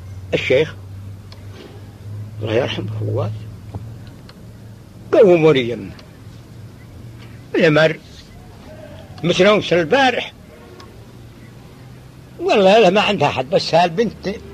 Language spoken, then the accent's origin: Arabic; Syria; born there; والله ولدت بسوري